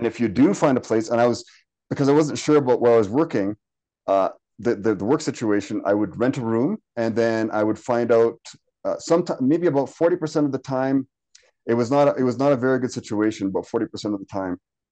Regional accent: Windsor, Ontario, Canada; also born or lived in Gatineau; now in Calgary, Canada; I'm originally from Windsor, Ontario, but I lived all over the place in Canada in the past 10 years or so.

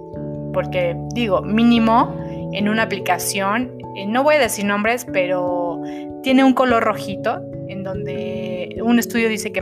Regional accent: Mexico; yo soy aquí de México, entonces creo que en otros países se maneja de distinta forma.

